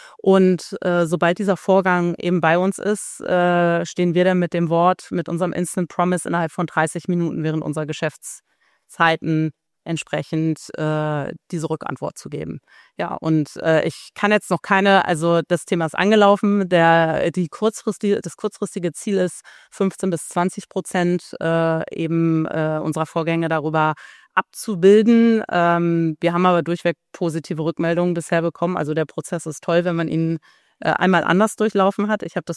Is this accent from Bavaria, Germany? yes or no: no; Frankfurt, Hesse, Germany; ich komme aus Frankfurt